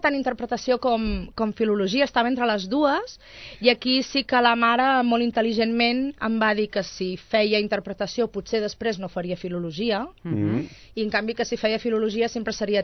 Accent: Sabadell, Catalonia, Spain; now in Barcelona, Spain; I sempre dic que sóc de Sabadell.

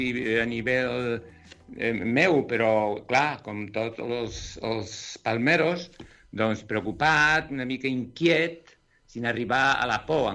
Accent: Tazacorte, Canary Islands, Spain; davant del meu poble, del meu casc, del casc del poble, això sí que està en línia recta al mar, però una mica cap al nord, on es preveu que arribarà la lava, que és el que diem aquí a Tazacorte

